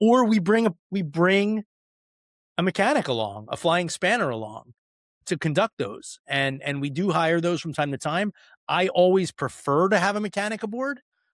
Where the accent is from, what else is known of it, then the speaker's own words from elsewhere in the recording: Cherry Hill, New Jersey, United States; also born or lived in Philadelphia; I currently live in Cherry Hill, New Jersey, about 15 minutes from downtown Philadelphia. I grew up actually in Cherry Hill, New Jersey, on the west side of Cherry Hill, from fourth grade on. Prior to that, I lived in Northeast Philly, Northeast Philadelphia.